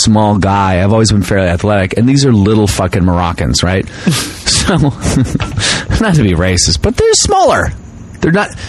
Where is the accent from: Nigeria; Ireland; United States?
Ireland; So I'm Irish and I'm drunk and I don't have my glasses.